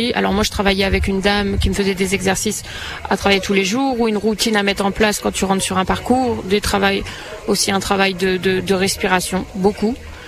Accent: France; now in Morocco; Alors moi, en tant que Française, je pense que je m'en rends un peu moins compte que les Marocains.

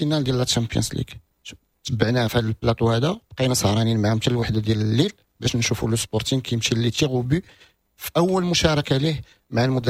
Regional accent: Morocco; كنتكلم بصيغتنا حنا لان كان كيمثلنا حنا كمغاربه

